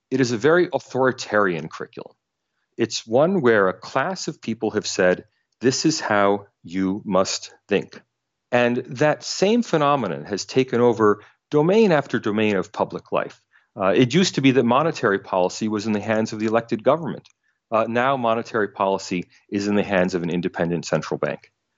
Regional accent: United States; now in Australia; You know, I'm American, mm-hmm, but I mm-hmm. teach at the University of Sydney.

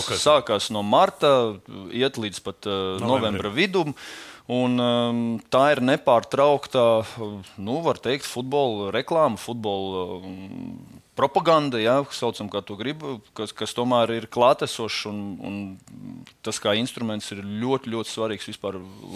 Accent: Limbaži, Limbaži Municipality, Latvia; es jau esmu no Limbažiem, bet es braukāju uz Rīgu spēlēt.

